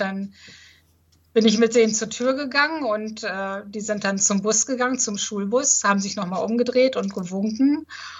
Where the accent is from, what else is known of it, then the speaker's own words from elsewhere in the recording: Hamelin, Lower Saxony, Germany; also ich komme ja aus Hameln, aus der Rattenfängerstadt Hameln